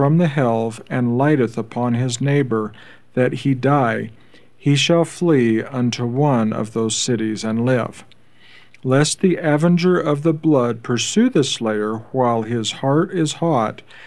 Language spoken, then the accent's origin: English; Thornton, Colorado, United States; I'm from Thornton, Colorado.